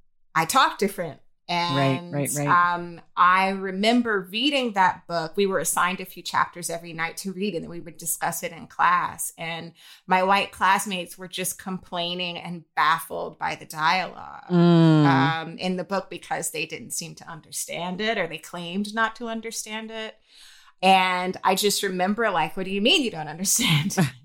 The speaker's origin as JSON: {"language": "English", "region": "Florida", "country": "United States", "said": "And it was meaningful because I'm from North Florida, as is Zora Neale Hurston, as is Janie, the character in the book."}